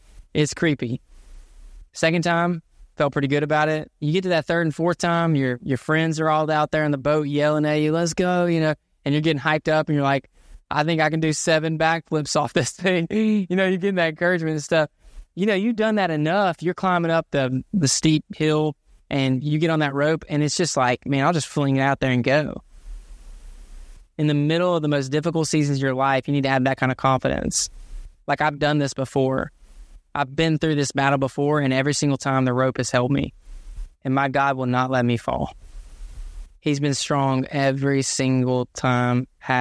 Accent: Gainesville, Georgia, United States; When I think about this, I think about Gainesville, Georgia, my hometown.

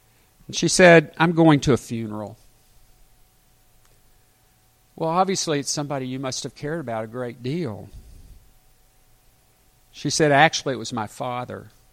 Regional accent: Little Rock, Arkansas, United States; I grew up in Little Rock, and Little Rock is no longer the place that I knew.

